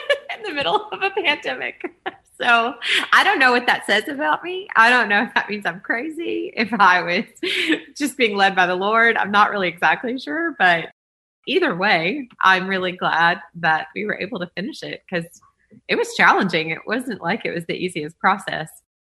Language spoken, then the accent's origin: English; Hopkinsville, Kentucky, United States; now in Nashville, United States; My dad was in ministry when I was a young kid, but then we landed in another town called Hopkinsville, Kentucky for most of my childhood. Then I, through a series of events, moved to Louisiana for a little bit, went to LSU for a couple of semesters, and then landed in Nashville 20 years ago